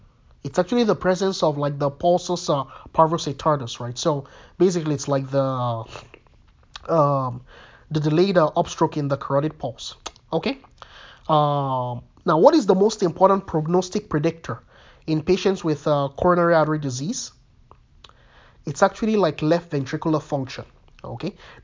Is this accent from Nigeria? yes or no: yes; Nigeria; where I'm Nigerian, I can pronounce things however I want.